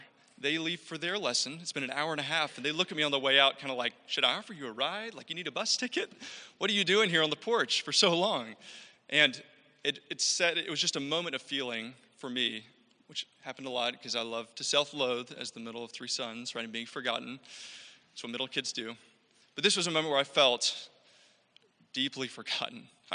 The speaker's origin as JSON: {"language": "English", "region": "Georgia", "country": "United States", "said": "Not supposed to say that because I'm from Georgia"}